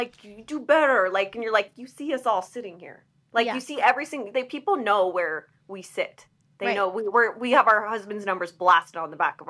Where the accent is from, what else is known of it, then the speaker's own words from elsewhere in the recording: Las Vegas, Nevada, United States; Me and my sister are born and raised in Vegas.